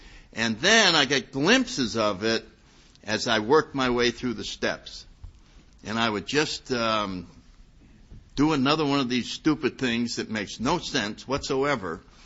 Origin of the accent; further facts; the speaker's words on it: Connecticut, United States; I grew up in Connecticut. I went to good little schools.